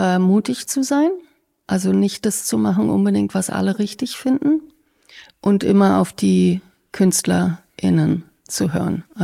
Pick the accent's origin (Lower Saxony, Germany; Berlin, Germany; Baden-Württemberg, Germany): Berlin, Germany; moved away as an adult; also born or lived in New York; Ich bin ja Berlinerin, also ich bin hier geboren und habe hier bis zu meinem 23. Lebensjahr gelebt.